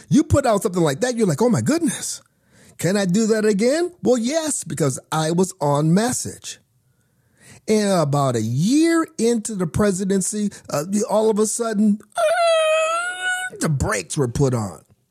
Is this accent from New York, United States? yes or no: no; Arizona, United States; I hail from the Sunshine State. Well, actually, that's Florida. The Valley of the Sun, Arizona.